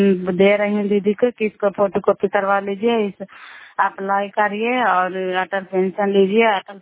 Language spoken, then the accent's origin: Hindi; Bihar, India; मैं नंदा जिला कराई वाला मकरौता पंचायत बैरगंज के निवासी हूँ।